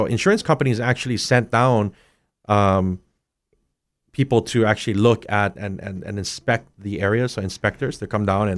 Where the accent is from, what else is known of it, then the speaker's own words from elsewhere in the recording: Kona, Hawaii, United States; also born or lived in Hilo; I was born and raised in Kona until about 12 years old. And then I moved to the Hilo side when I was about 12, 13.